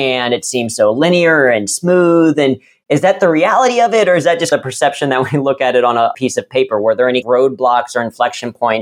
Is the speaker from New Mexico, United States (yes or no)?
no; Cincinnati, Ohio, United States; at least growing up in Cincinnati, right? It's a global headquarters, you have it.